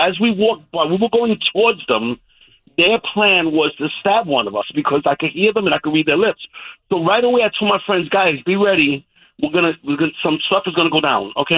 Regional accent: Brooklyn, New York, United States; So I grew up in East New York and Brooklyn. Okay, I'm Puerto Rican.

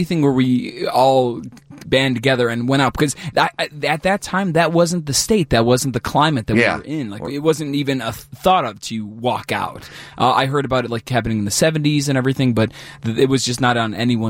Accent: McHenry, Illinois, United States; when I grew up in McHenry and went to school in Woodstock, we had a very, very small town.

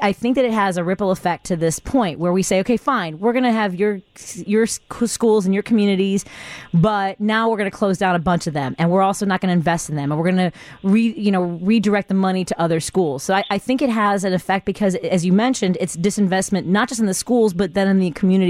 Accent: Chicago, Illinois, United States; I grew up in a neighborhood, I grew up in Norwood Park

